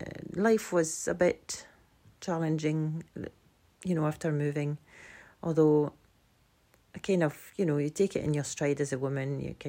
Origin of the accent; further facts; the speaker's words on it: France; now in Scotland, United Kingdom; I have moved here a year ago exactly, and I have lived in Scotland for 33 years now, and I'm originally from France.